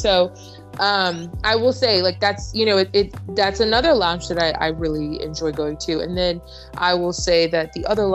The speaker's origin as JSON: {"language": "English", "region": "Florida", "country": "United States", "said": "Oh, okay. Yeah. I'm originally from Florida."}